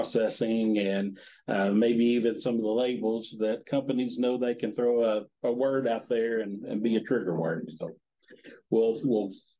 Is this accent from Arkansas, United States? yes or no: yes; Arkansas, United States; moved away as an adult; I'm the transplant to Northwest Tennessee. I grew up in Southwest Arkansas, seventh generation for a poultry farm, beef cattle operation.